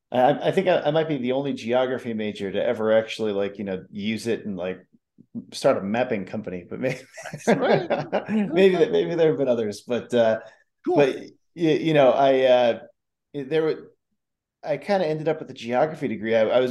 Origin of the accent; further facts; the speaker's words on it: Chicago, Illinois, United States; moved away as an adult; also born or lived in California; No, I'm actually from Chicago, and, I moved out to California after college, and then, started Badger Maps about 12 years ago.